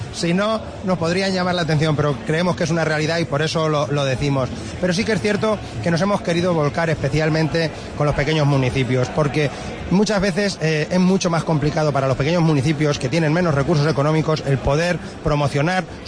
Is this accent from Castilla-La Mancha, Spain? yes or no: yes; Cenizate, Castilla-La Mancha, Spain; Alcalá del Júcar está en la comarca de La Manchuela, donde está también mi pueblo, Cenizate